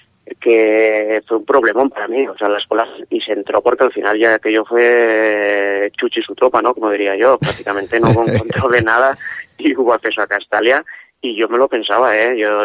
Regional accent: Spain; cómo somos los españoles, la sangre latina

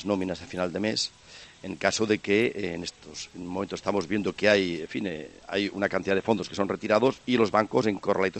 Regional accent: Catalonia, Spain; yo soy catalán y me gusta mucho pues mi tierra.

